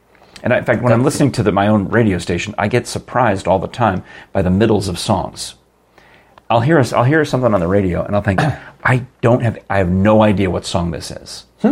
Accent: New York, United States; because I grew up in New York. And I watched the New York Mets games, or listened to the New York Mets games.

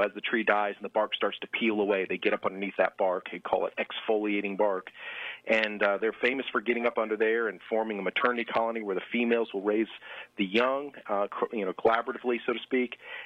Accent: Weston, Connecticut, United States; So I grew up in Weston, Connecticut.

